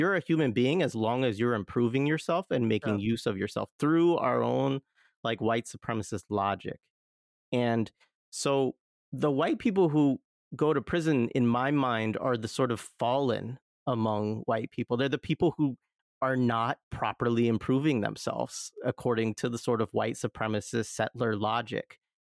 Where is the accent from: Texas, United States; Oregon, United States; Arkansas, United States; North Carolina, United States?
Oregon, United States; And I think about that a lot because I grew up in Southern Oregon, right? And like, the, you know, like the opioid epidemic, meth, like all that shit, like hit that area hard.